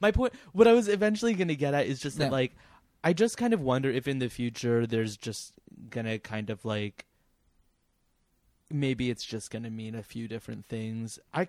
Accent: Los Angeles, California, United States; I'm from West LA.

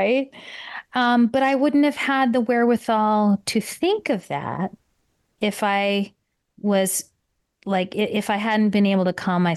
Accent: Illinois, United States; And I mean, I'm from Illinois. So when it's cold, I mean, we could be negative 10 here, right?

